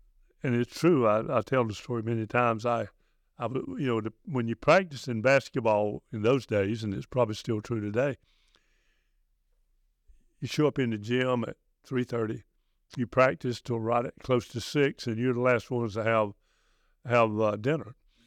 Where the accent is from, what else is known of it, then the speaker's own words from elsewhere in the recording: North Carolina, United States; as a kid growing up in Johnston County on a farm, we hadn't traveled anywhere hardly at all.